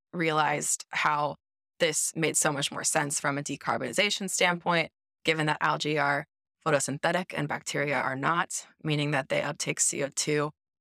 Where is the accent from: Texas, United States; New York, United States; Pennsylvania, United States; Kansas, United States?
Texas, United States; We found out that we are both from Texas, and we both went to the University of Texas at Austin.